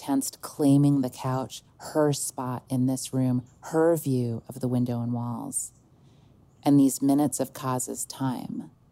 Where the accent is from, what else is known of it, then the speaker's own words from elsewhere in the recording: New York, United States; I'm going to have to school you because I'm a New Yorker and I know better.